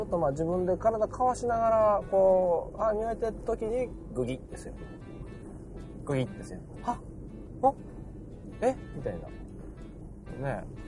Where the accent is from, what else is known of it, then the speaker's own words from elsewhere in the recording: Kyoto, Japan; 家内も京都の出身、私も京都の出身